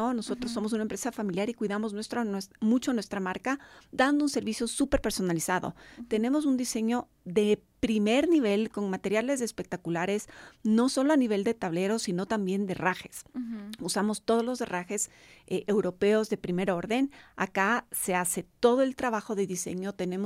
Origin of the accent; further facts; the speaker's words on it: Ecuador; somos de Ecuador. No pueden creer que seamos realmente ecuatorianos, les encanta.